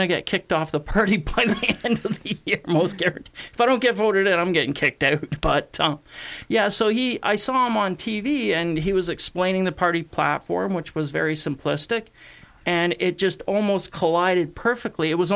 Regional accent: Canada; probably the one thing in my life that I found the most empowering was learning my rights as a Canadian.

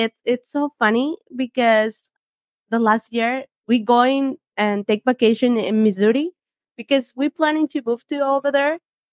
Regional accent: Honduras; Honduras.

